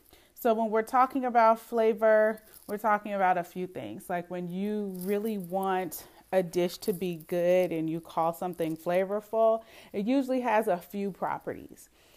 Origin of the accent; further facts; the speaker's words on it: Oakland, California, United States; Okay, so I'm from Oakland, as you guys already know, and I was born in the 70s, so that means like I'm all about the old school hip hop.